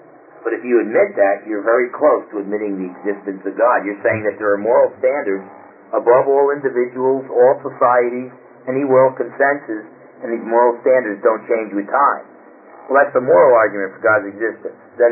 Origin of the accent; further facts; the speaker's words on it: New Jersey, United States; I came from New Jersey originally, and Roman Catholicism is really strong out there.